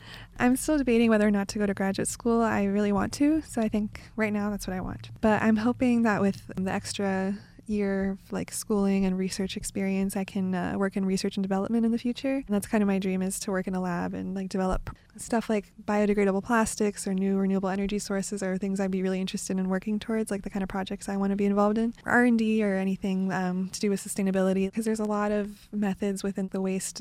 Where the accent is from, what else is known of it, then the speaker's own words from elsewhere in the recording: Phoenix, Arizona, United States; I grew up in Phoenix, okay. So I'm just like 2 hours north of here.